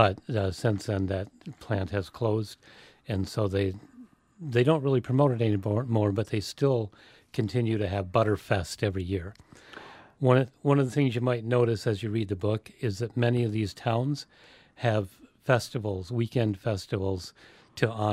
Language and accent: English; Wisconsin, United States; My hometown was 8 miles from the Illinois border, so those things happened.